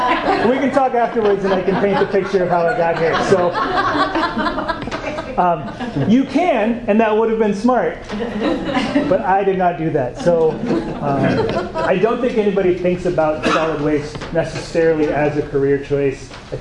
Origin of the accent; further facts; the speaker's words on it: Battle Ground, Washington, United States; I grew up in Battleground, so that's the other way to start.